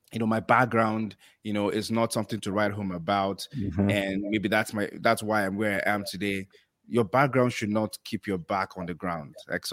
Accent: Lagos, Nigeria; So I grew up in Lagos, to be precise, in a very, it's a big community. Ijesha is very popular in Lagos, Surulere.

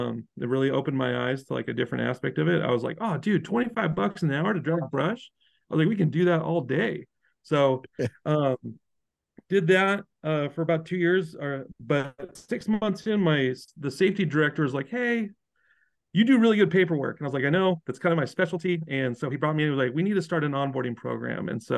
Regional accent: Redding, California, United States; So I grew up in Redding, California, where I am now.

